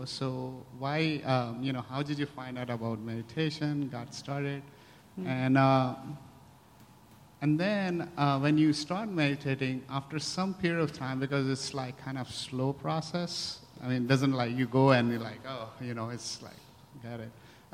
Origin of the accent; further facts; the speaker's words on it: India; I'm originally from India